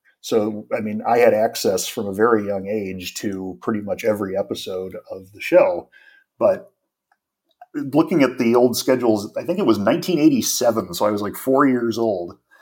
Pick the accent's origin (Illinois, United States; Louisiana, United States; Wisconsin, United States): Illinois, United States; Chicago; I'm American, as you can tell from the accent, and Doctor Who was shown on our local in Chicago public television station, WTTW, on Sunday nights.